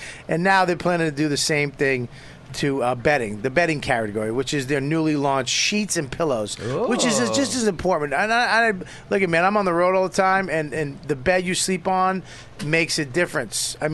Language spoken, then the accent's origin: English; Boston, Massachusetts, United States; accent: Boston; Comfort. I said come from my Boston accent.